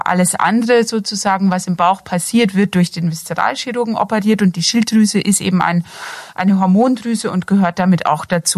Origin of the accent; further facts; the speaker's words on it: Bavaria, Germany; Also ich komme nicht gebürtig aus Franken, ich komme aus dem Bayerischen Wald, bin aber quasi durch Studium nach Würzburg gekommen.